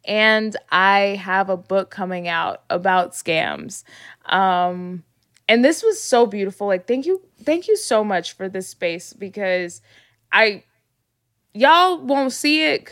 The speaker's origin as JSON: {"language": "English", "region": "Texas", "country": "United States", "lives_now": "Los Angeles, United States", "said": "Living in LA, like I'm from Texas, so you can go 5 miles and it'll take you 15 minutes."}